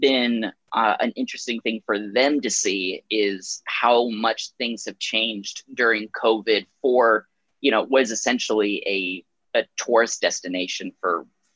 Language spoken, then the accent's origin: English; Virginia, United States; I grew up in Virginia. I grew up in Northern Virginia, about 30 minutes outside of DC.